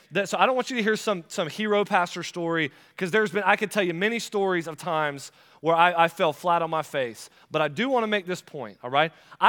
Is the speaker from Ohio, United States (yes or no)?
no; Florida, United States; It was a Friday, which I'm from Florida, y'all.